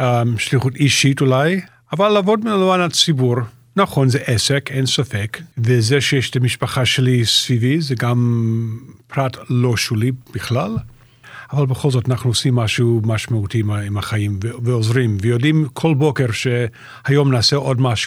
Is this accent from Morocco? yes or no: no; Canada; now in Israel; אני במקור מקנדה, התחתנו, עברנו לגור בניו יורק, עיר הקודש, היינו יכולים להישאר בניו יורק